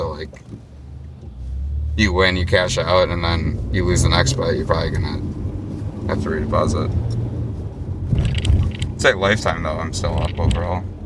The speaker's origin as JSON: {"language": "English", "town": "Las Vegas", "region": "Nevada", "country": "United States", "tie": "born or raised there", "said": "I grew up in Vegas for a little bit"}